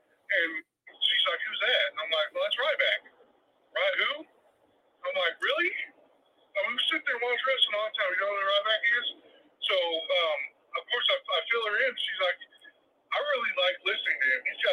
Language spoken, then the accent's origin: English; Missouri, United States; now in Kansas City, United States; I'm from Southeast Missouri. but I live up by Kansas City now.